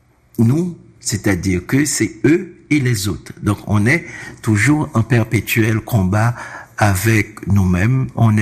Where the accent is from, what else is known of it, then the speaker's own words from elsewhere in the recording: Haiti; Moi, je suis haïtien.